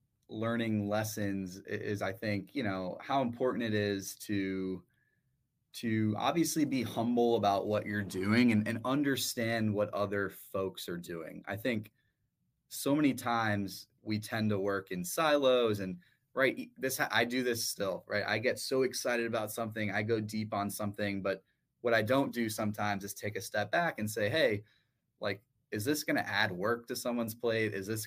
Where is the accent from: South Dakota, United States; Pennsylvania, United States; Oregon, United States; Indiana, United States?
Indiana, United States; Indianapolis; I grew up in Indianapolis, Indiana. So I'm a big, you know, Colts and Pacer fan there